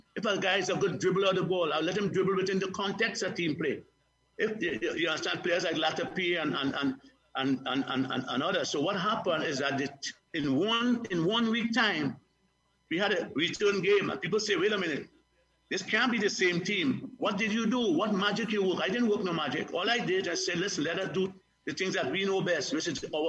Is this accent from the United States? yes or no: no; Trinidad & Tobago; But I always believe that nobody can play better than me as a Trinidadian.